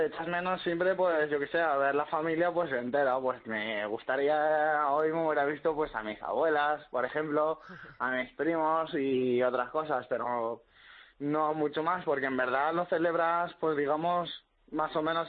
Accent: Larache, Tanger-Tetouan-Al Hoceima, Morocco; moved away as an adult; now in Castellón, Spain; Sí, yo soy de Marruecos, sí, yo soy de Larache.

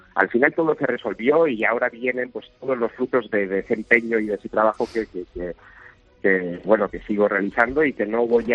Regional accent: Spain; Yo soy español y mi tierra está allí

